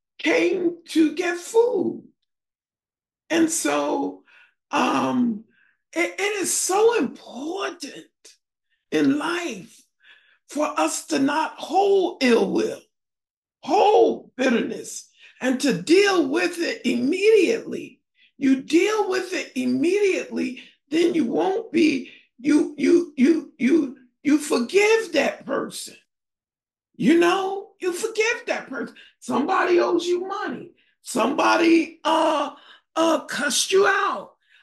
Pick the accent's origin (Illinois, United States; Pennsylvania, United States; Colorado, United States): Pennsylvania, United States; Philadelphia; Remember, I'm from North Philadelphia, right? You just don't hit us like that and get away with it.